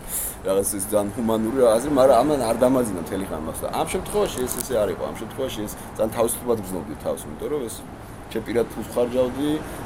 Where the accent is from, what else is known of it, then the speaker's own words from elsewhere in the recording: Tbilisi, Georgia; საქართველოში დაიბადე, გავიზარდე და ძალიან მიყვარს საქართველო და ნუ განსაკუთრებით თბილისი, იმიტომ რომ თბილისში დაამთავრე სკოლა, თბილისში მქონდა ჩემი პირველი ქორწილი, თბილისში გამიჩნდა ჩემი შვილი